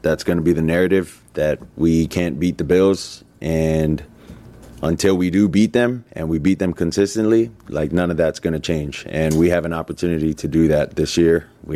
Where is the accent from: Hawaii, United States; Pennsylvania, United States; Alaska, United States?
Hawaii, United States; I've never been through any of that growing up in Hawaii.